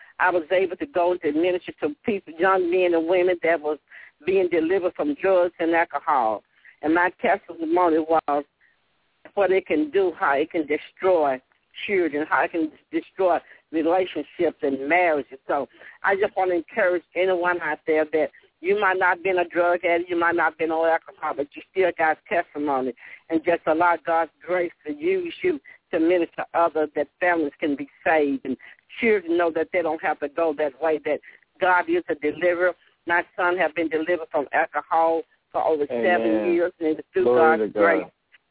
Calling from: Melbourne, Arkansas, United States; I'm calling from Melbourne, Arkansas.

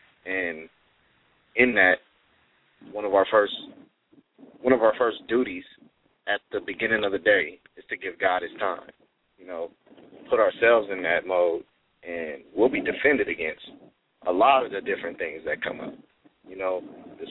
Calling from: Pomona, California, United States; I'm calling from Pomona.

